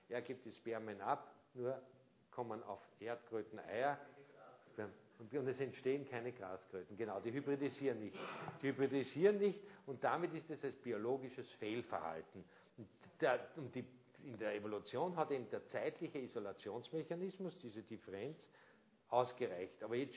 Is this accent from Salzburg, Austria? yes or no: yes; Zell am See, Salzburg, Austria; ich bin Pinzgauer, ich stamme aus Zell am See, im Salzburgischen